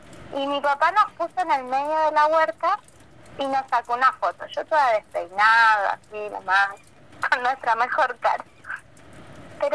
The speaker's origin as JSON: {"language": "Spanish", "town": "Picún Leufú", "region": "Neuquén", "country": "Argentina", "tie": "born or raised there", "said": "Yo soy nacida en Picún Laufú, nací en este pueblito que está a 60 kilómetros de Cutralcó, a 100 de Piedra del Águila."}